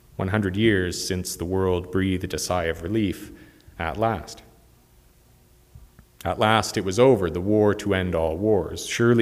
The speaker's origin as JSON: {"language": "English", "country": "Canada", "tie": "born or raised there", "said": "I am still a Canadian. I'm still that boy who went to a Canadian school"}